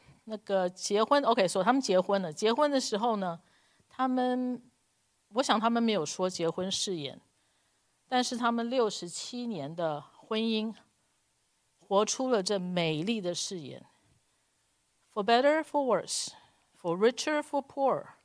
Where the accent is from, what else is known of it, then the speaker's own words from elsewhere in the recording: Taiwan; 我有个很快乐的童年在台湾，我们家里孩子多嘛，有5个，嘻嘻哈哈，打打闹闹，一起长大。